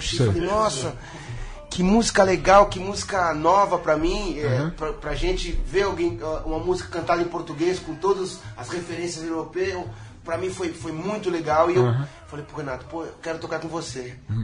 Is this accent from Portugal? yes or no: no; São Vicente, São Paulo, Brazil; now in Belgium; Brasileiro, de, pra falar a verdade, de São Vicente.